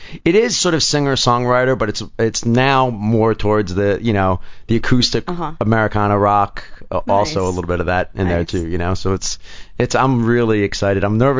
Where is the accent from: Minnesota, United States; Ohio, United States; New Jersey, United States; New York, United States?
New York, United States; now in Los Angeles, United States; I'm from New York.